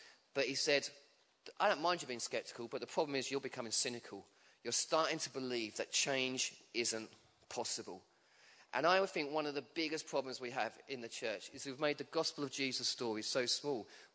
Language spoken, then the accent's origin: English; Chelmsford, East of England, United Kingdom; now in London, United Kingdom; I grew up in Chelmsford, moved to London